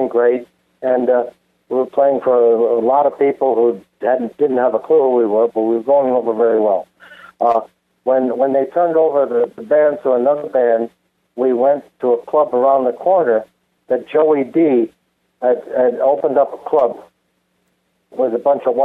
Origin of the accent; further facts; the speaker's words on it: Rochester, New York, United States; also born or lived in Ottawa, Canada; Well, I grew up in Rochester, New York. Born in Ottawa, Canada, but I grew up in Rochester, New York.